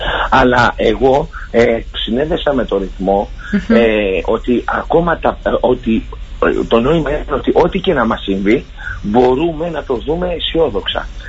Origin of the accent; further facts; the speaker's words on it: Greece; με έκανε να αισθανθώ τόσο υπερήφανο που είμαι Έλληνας.